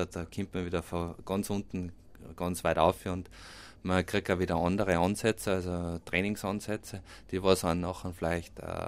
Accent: Radstadt, Salzburg, Austria; weil Radstadt, also meine Heimat, ist doch weit von Südtirol weg

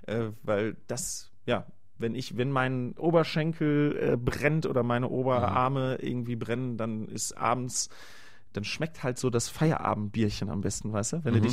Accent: North Rhine-Westphalia, Germany; ich bin halt im Sauerland groß geworden auf dem Hof.

